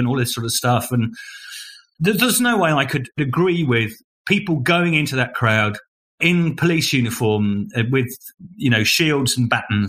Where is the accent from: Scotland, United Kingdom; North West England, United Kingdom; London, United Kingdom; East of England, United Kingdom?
London, United Kingdom; I'm a Londoner.